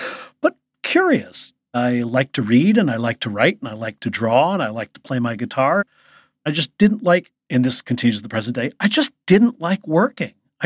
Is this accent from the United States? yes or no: yes; Chicago, Illinois, United States; I grew up in Chicago, and we bought this old derelict school bus